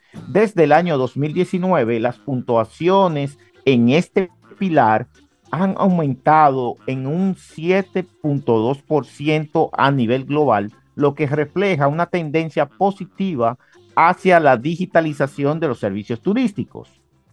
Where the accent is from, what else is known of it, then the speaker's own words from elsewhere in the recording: Dominican Republic; cosa que como dominicanos y empresarios sabemos y vemos en el día a día.